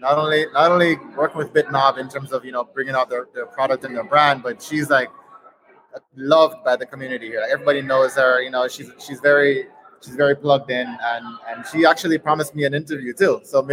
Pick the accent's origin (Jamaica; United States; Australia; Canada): Jamaica; Hi. Good. … from Jamaica.